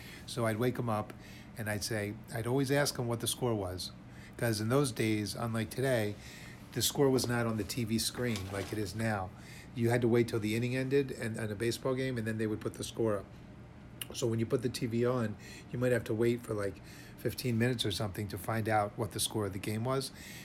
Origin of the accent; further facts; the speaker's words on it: Pennsylvania, United States; he lived in Florida and I grew up in Pennsylvania.